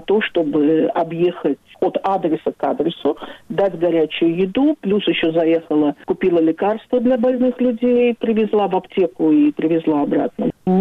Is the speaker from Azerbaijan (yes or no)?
yes; Baku, Azerbaijan; now in Israel; Я из Баку, да, я из Баку.